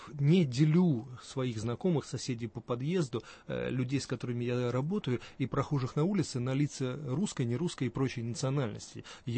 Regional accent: Moscow, Russia; Я москвич по национальности.

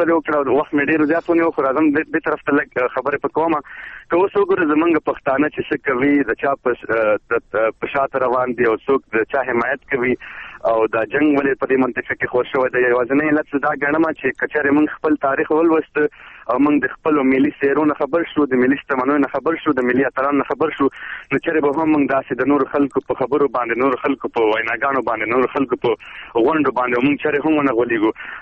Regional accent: Khyber Pakhtunkhwa, Pakistan; زه په پاکستان یا پښتونخوا کې پیدا شوی یم، لوی شوی یم، او دلته ما درس پیل کړی دی.

